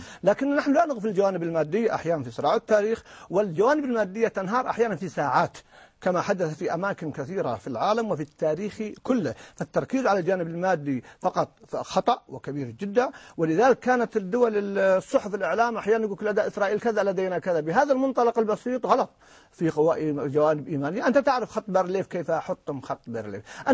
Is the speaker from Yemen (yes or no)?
no; Saudi Arabia; عندنا في المملكة العربية السعودية